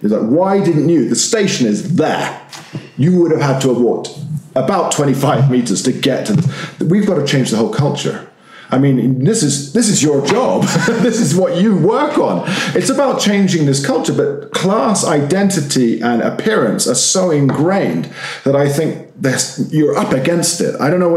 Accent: London, United Kingdom; Yeah, I'm a walker. I'm from London.

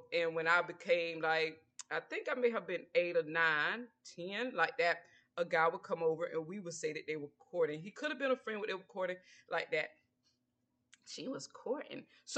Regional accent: Georgia, United States; I'm from the South, most definitely Georgia Peach in the house.

